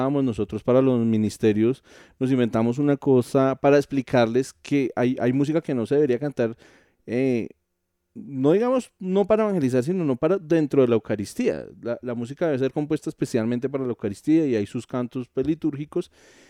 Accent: Colombia

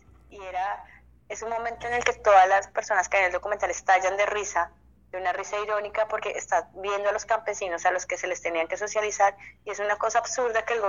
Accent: Colombia; qué estaba pasando en mi país fue un titular en los medios masivos de Colombia

